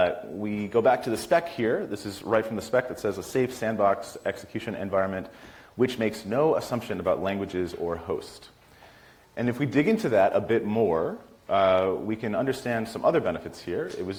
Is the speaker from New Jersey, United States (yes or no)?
no; Chicago, Illinois, United States; And I'm from Chicago, so in Chicago, I run the WebAssembly Chicago group.